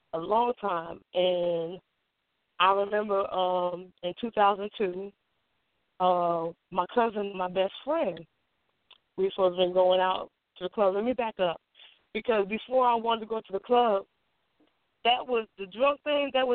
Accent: New Jersey, United States; I grew up in New Jersey. And a part of my growing up in New Jersey, as a young teenager

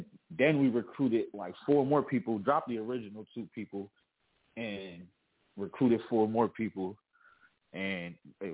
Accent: Pennsylvania, United States; Listen, man, I'm from Pennsylvania, so I might not be from Philly, but I'm going to rock with PA all day.

